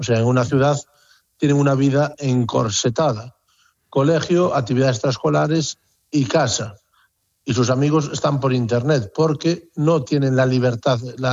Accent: Galicia, Spain; born or raised there; also born or lived in Barcelona, Spain

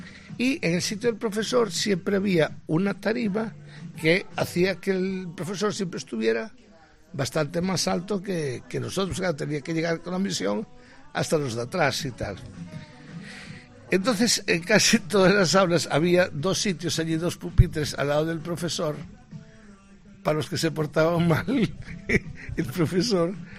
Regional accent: Galicia, Spain; Sí, pero en este caso todos somos gallegos esta vez y tal.

